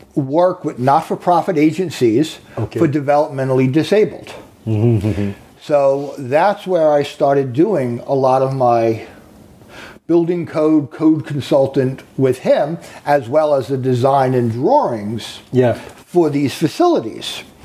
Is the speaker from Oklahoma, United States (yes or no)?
no; New York, United States; Born and raised on Long Island.